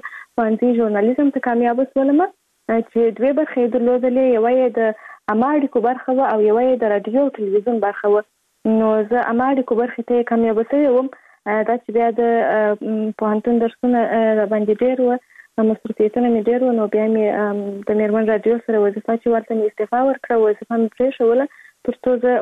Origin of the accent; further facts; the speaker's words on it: Kandahar, Afghanistan; زه په کندهار ولایت کې زیږیدلی یم او اوس فعلا په کندهار ولایت کې اوسېږم.